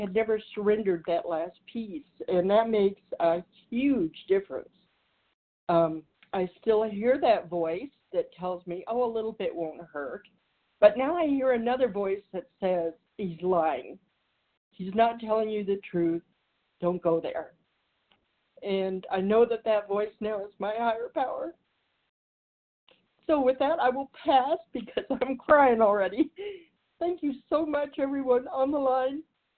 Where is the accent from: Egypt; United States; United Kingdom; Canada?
United States; Colorado; And I'm from Colorado, and I am 8 days abstinent this time around.